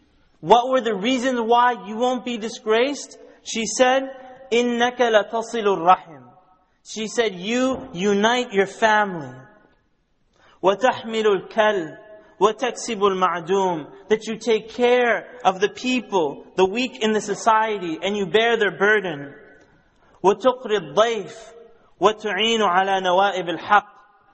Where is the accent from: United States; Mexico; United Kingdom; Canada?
Canada; the Prairies; When I was growing up in Canada, on the prairies, there weren't too many halal meat shops